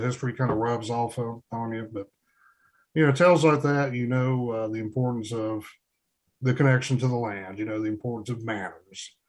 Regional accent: North Carolina, United States; Growing up in Hayward County, I'm sure you're aware of the connection mountain folks have with their gardens.

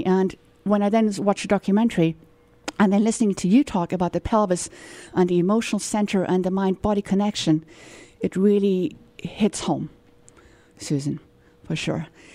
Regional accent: South Africa; I am from South Africa, and South Africa is now referred to as the rape capital of the world, which is extremely, I mean, disconcerting. It is where I was raised and brought up

